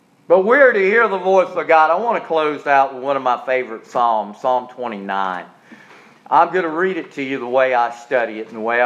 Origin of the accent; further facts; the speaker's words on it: Charleston, United States; Truth might mean I've got to leave my hometown of Charleston and move to Brevard.